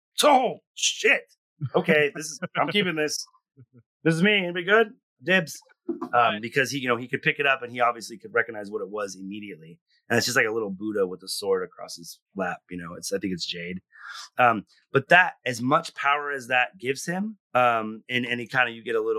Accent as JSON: {"language": "English", "region": "California", "country": "United States", "also_born_or_lived": "Pacific Northwest", "said": "I am from California, then the Pacific Northwest."}